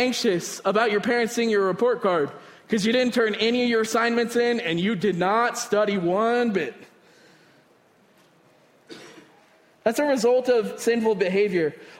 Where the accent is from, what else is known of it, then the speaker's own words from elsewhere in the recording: the South, United States; born there; I was born in the South and, you know, everybody would sit on their porch, drink their sweet tea with their rocking chairs.